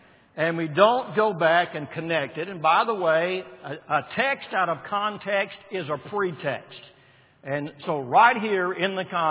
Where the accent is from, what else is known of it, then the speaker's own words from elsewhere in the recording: Waco, Texas, United States; born there; Well, I was saved in Arlington, Texas when I was 14 years of age. I was born in Waco during World War II.